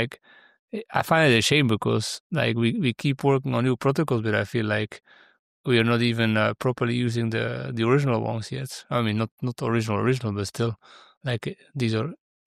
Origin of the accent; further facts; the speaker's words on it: Belgium; I'm from Belgium, so we speak like 3 languages here, at least the official one